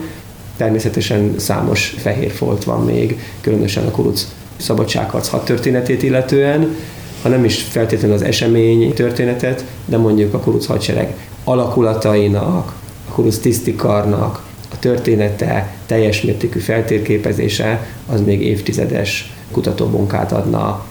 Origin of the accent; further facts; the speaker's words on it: Tápióvidék / Jászság, Hungary; gyermekkoromat Tápióvidéken, illetve a Jászságban töltöttem